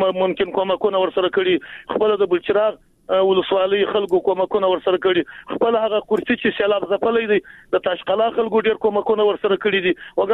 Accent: Jowzjan, Afghanistan; موږ خو د جوزجان د ولایت یو، دلته هم سیلونه راغلي دي.

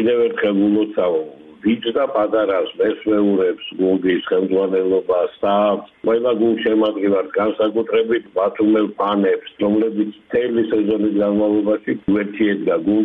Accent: Batumi, Adjara, Georgia; მე როგორც ბათუმელი კაცი, რა თქმა უნდა, ჩვენს გულს წარმატებას ვუსურვებ

